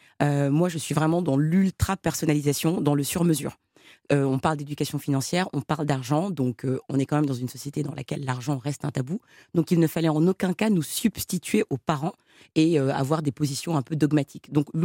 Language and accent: French; Senegal; now in France; je pouvais aussi créer de l'emploi et créer de la valeur dans mon pays d'origine, le Sénégal.